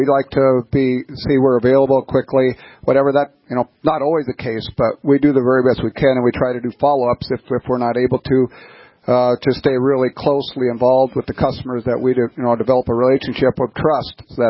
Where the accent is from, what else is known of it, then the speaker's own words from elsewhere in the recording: North Dakota, United States; Partly because of our background and growing up in North Dakota and the things that we stand for